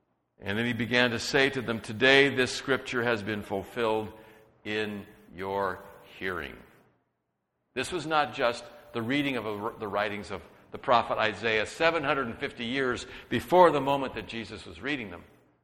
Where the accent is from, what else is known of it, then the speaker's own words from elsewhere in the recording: San Jose, California, United States; I'm from San Jose.